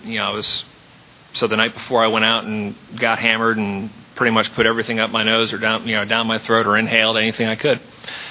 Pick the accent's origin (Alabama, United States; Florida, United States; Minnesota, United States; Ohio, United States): Florida, United States; I grew up in Florida. You know, I didn't know what elevation was. We don't have that here.